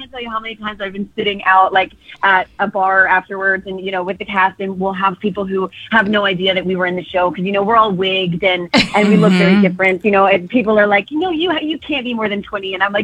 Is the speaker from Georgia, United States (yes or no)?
yes; Georgia, United States; Well, I think that I grew up, you know, as I said, I'm from Georgia originally